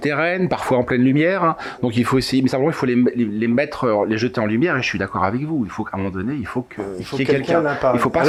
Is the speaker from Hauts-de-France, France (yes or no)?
no; Paris, Île-de-France, France; born there; je suis né à Paris. Je vis en province, mais je suis né à Paris.